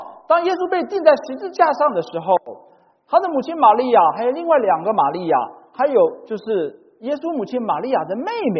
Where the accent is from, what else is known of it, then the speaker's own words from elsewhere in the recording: China; 他真的做到了我们中国人所说的忠孝两全的一个典范